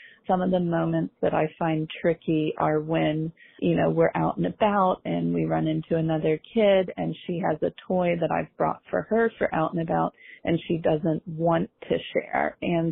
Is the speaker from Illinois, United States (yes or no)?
no; Philadelphia, Pennsylvania, United States; I am from Philadelphia.